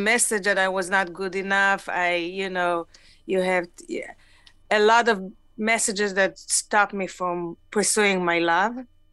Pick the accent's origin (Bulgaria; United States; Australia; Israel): Israel; accent: Israeli; English is a second language; Even my accent, I couldn't get rid of my Israeli accent.